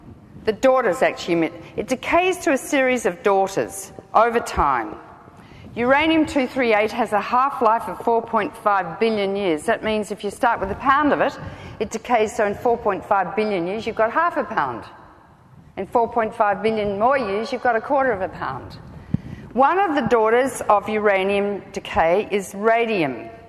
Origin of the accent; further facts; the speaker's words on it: Australia; and in Australia, which is where I live, hence my accent